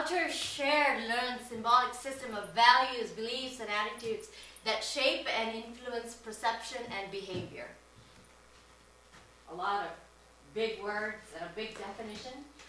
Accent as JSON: {"language": "English", "country": "India", "said": "But I am Indian, and it's a privilege for me to work at the Churchwide"}